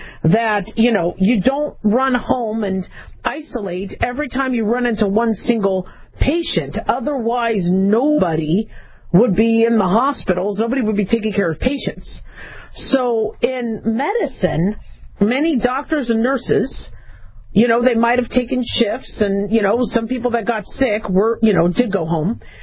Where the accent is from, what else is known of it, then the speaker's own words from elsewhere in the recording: United States; if I was, you know, a patriot, which I am, and I'm American